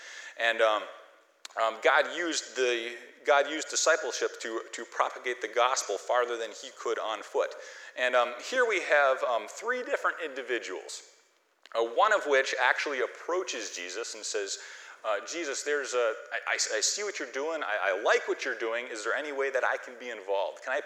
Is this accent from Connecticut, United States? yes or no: yes; Connecticut, United States; But I come from Connecticut, the frozen northeast of the country, and it's stereotypically very, very cold and isolated.